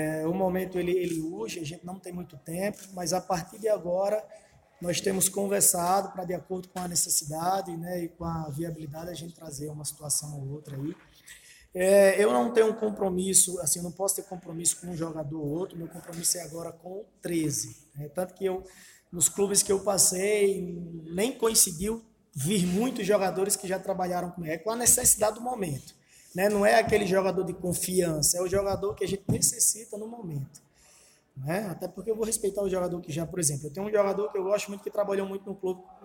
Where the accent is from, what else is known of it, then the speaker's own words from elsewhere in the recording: Natal, Rio Grande do Norte, Brazil; como eu sou de Natal